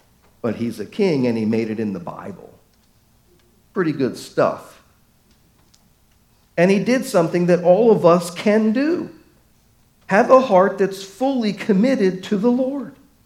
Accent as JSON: {"language": "English", "town": "Baltimore", "region": "Maryland", "country": "United States", "tie": "born or raised there", "said": "Many of you know I grew up in Baltimore."}